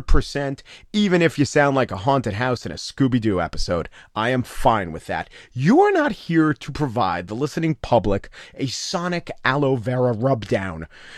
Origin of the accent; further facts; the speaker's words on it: New York, United States; accent: New York; And if some New York seeps through, I'm from New York.